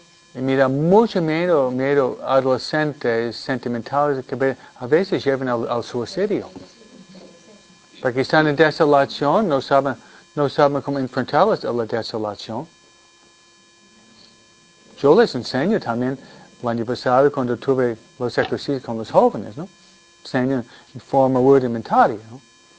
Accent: United States; Mi mamá viene de México. Yo soy americana.

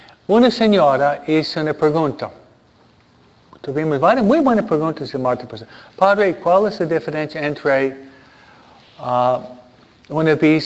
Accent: New York, United States; Soy neoyorquino, no sé si es neoyorquino, se mueve rápido en todo, ¿no?

